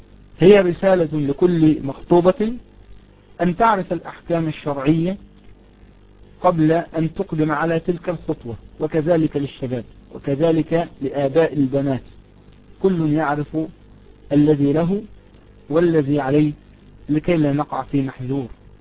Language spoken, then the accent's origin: Arabic; Egypt; لكن هل هي جزء من المهر في العرف عندنا في مصر مثلا؟